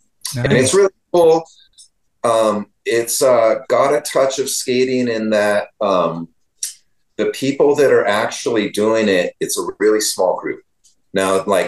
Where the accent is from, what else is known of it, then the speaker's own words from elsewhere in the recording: California, United States; And I was just from NorCal.